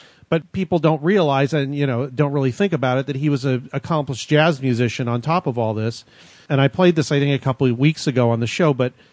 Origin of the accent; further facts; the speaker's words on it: California, United States; I grew up in California, so it was kind of background.